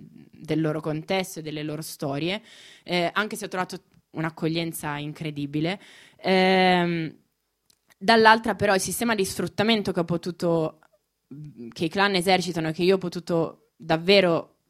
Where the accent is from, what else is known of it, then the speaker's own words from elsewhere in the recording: Milan, Lombardy, Italy; Io sono di Milano, sono milanese di nascita, ho sempre vissuto a Milano, quindi per me studiare Roma è stata una grande sfida